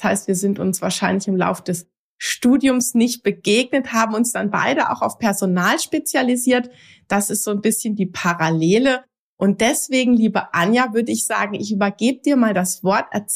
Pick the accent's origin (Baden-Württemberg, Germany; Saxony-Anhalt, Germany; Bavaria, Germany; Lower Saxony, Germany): Baden-Württemberg, Germany; Wir sind ja in Nachbarorten aufgewachsen, waren im gleichen Tennisclub, also hier in der Nähe von Freiburg.